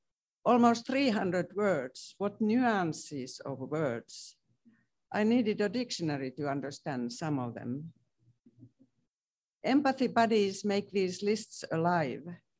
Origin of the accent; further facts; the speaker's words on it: Finland; Growing up in Finland, we were not encouraged to pay attention to feelings, and especially not needs.